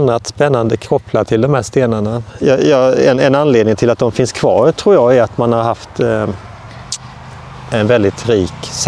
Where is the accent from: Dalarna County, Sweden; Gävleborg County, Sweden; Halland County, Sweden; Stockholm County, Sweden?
Halland County, Sweden; Ja, nej men jag är ju hallänning så jag menar att det var här det hände då